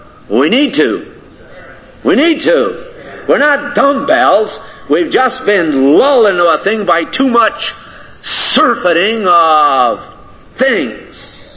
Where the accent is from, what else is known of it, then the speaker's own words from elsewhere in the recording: United States; I am an American, so I can speak about the Americans.